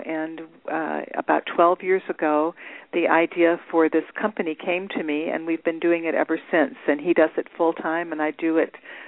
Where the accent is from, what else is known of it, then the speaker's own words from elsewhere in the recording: Chicago, Illinois, United States; now in Boston, United States; My past is I'm a Chicagoan originally, Midwesterner, and I came to Boston a number of years ago